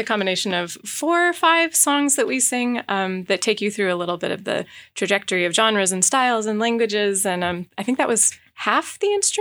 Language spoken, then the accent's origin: English; Anchorage, Alaska, United States; moved away as an adult; now in San Francisco, United States; I grew up in Anchorage, born and raised all my life, moved away for college and still try to stay connected to home. This will always be home. I've landed in San Francisco